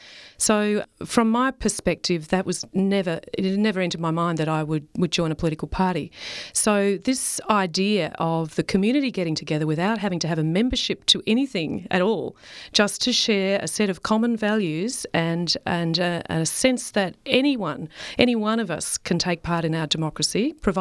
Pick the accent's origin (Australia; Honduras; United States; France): Australia; spoke to me at all as an Australian, as a rural Australian, or as a woman.